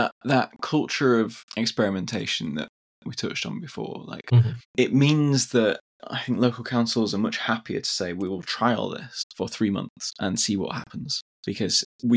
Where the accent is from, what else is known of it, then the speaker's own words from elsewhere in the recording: Bradford, Yorkshire and the Humber, United Kingdom; I grew up in Bradford. It's an ex. It was an incredibly wealthy city in the 1800s of Britain during the Industrial Revolution